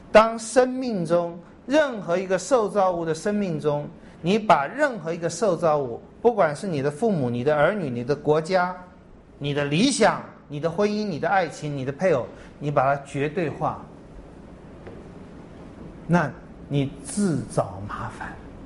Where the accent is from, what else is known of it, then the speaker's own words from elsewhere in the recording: China; 其实我们中国人，你看我们历史上这也不少，去打别的国家民族